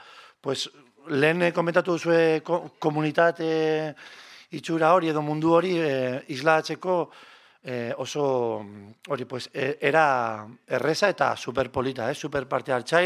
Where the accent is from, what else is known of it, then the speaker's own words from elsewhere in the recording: Bilbao, Basque Country, Spain; aupa, Bilbokoa gara